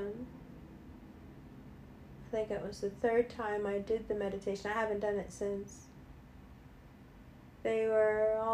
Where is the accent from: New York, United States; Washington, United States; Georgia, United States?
New York, United States; I was really far away from the steering and the airbag, but that's just because I'm from New York.